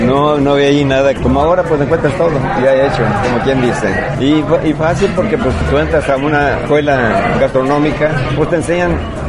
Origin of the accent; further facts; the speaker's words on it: San Luis Potosí, Mexico; now in Puerto Vallarta, Mexico; Soy de San Luis Potosí.